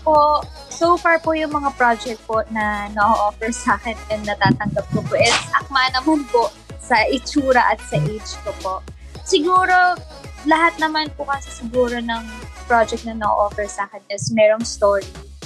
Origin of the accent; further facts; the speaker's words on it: Bulacan, Philippines; kasi taga Bulacan po ako eh. So, laking Bulacan po talaga ako ever since hindi po ako na-stay sa Manila.